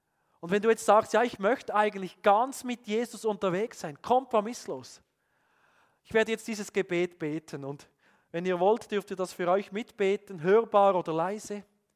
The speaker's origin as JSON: {"language": "German", "country": "Switzerland", "said": "Ich glaube, wir haben als Schweizer eine ganz besondere Versuchung."}